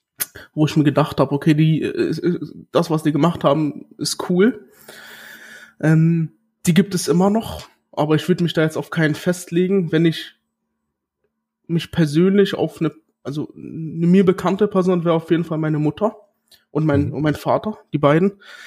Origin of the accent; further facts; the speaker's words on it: Berlin, Germany; born there; Ich bin hier in Berlin geboren.